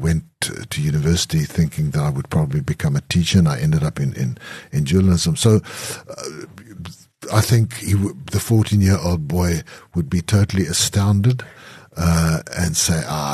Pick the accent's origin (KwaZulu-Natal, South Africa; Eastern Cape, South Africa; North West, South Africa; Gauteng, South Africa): North West, South Africa; Klerksdorp; born or raised there